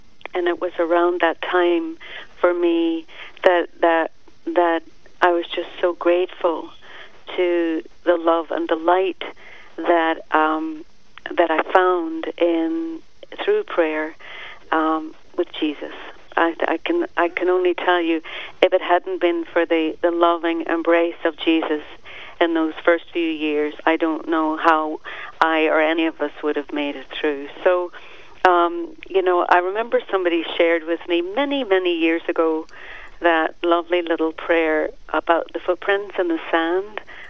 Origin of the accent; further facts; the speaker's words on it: Northern Ireland, United Kingdom; I was born and raised in Ireland. I was the youngest of six children